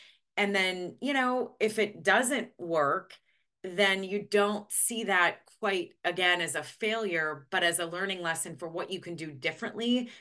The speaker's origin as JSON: {"language": "English", "region": "Midwest", "country": "United States", "tie": "born or raised there", "said": "I grew up in the Midwest, you know, hardworking family"}